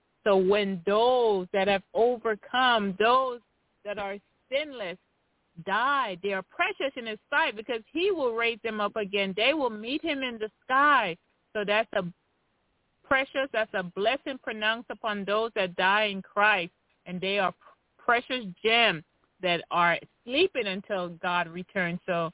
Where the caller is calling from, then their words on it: Tennessee, United States; from Tennessee.